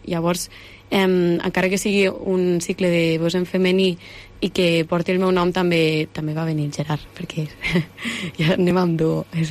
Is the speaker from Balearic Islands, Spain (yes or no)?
no; Torres de Segre, Catalonia, Spain; Doncs jo sóc de Torres de Segre, que és un poblet que està per aquí a prop de Lleida.